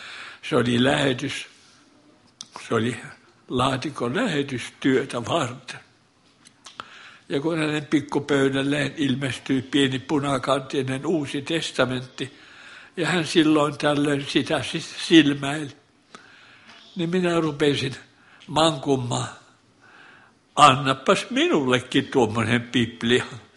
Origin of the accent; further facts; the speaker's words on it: Joensuu, North Karelia, Finland; Olen syntynyt Pohjois-Karjalassa Joensuun kaupungissa perheeseen, jossa jo ennestään oli 8 lasta.